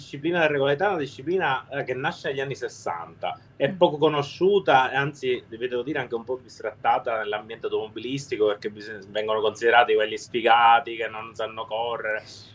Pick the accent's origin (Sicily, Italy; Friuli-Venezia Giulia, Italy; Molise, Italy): Sicily, Italy; io non sono originario di Palermo, sono originario Provincia di Trapani.